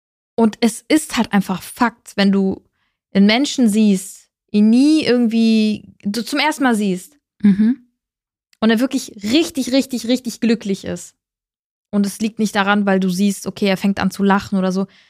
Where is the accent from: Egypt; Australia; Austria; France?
Australia; Ich komme aus Australien.